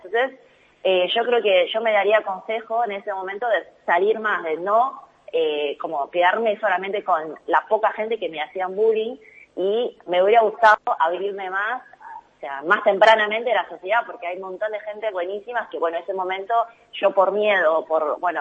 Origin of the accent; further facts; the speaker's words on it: Argentina; estamos como argentinos, estamos no, o sea, muy bueno como sociedad